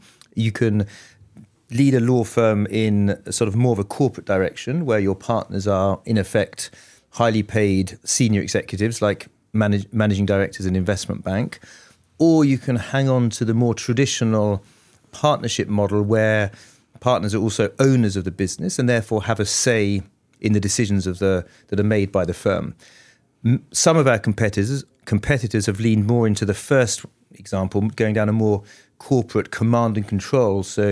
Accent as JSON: {"language": "English", "region": "England", "country": "United Kingdom", "lives_now": "United States", "said": "I don't look at myself as an Englishman in New York or California. I look at myself as a European who's adapted to the US and loving it out there."}